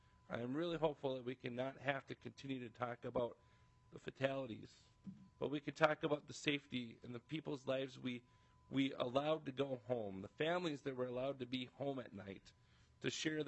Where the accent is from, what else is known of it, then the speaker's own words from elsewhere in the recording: St. Peter, Minnesota, United States; I'm from St. Peter, and I served in St. Peter City Council for 7 years.